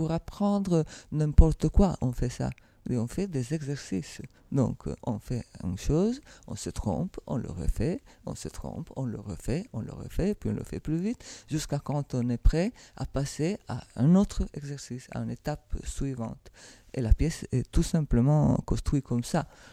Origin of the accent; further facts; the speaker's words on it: Italy; French is a second language; je suis italienne, donc je vis dans un pays où la religion est très présente